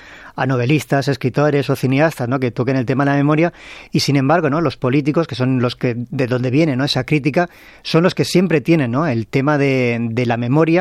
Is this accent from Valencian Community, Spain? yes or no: yes; Valencian Community, Spain; y yo somos valencianos, en nuestra comunidad